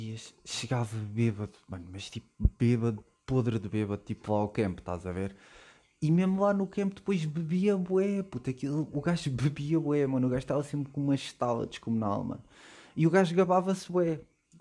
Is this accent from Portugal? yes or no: yes; Portugal; Pergunta-me de onde é que eu sou, tipo, sou cá de Portugal